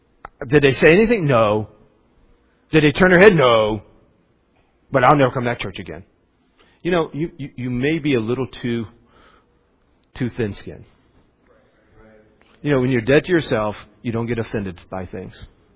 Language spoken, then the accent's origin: English; West Virginia, United States; it doesn't offend me. I'm a hillbilly. I'm from West Virginia.